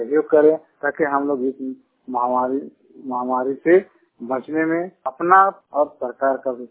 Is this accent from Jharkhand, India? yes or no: yes; Thakurgaon, Jharkhand, India; और मैं ठाकुरगांव दुमहु का रहने वाला हूँ।